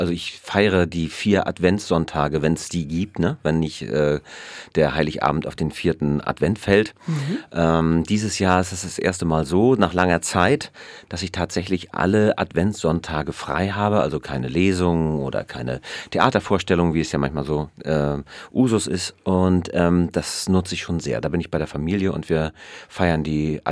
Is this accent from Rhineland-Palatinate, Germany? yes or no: no; Rostock, Mecklenburg-Vorpommern, Germany; Ich bin ja in Rostock groß geworden, an der Ostsee.